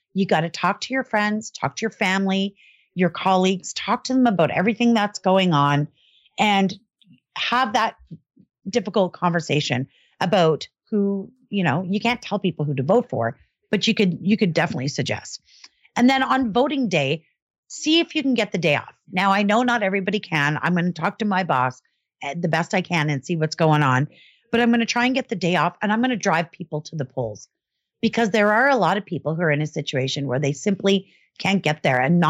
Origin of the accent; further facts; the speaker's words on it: Canada; I'm one Canadian. I get one vote.